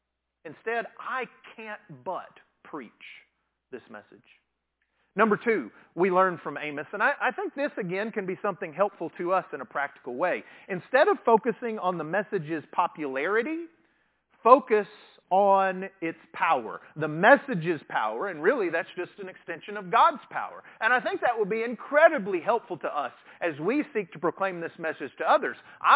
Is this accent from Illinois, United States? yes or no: no; Texas, United States; When I was growing up in West Texas, we said that phrase a lot of times